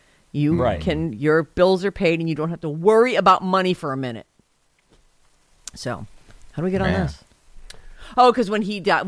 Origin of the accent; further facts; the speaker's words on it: Irvine, California, United States; also born or lived in San Diego; Like Vinny, I grew up in Irvine and San Diego